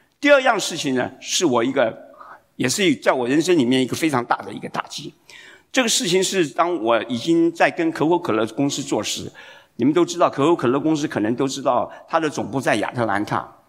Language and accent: Chinese; Hsinchu, Taiwan; 那我记得我小的时候是在新竹长大的，新竹的时候生活非常的艰苦啊！我记得新竹在家里面的时候，我们家里有四个孩子，那生活很艰苦。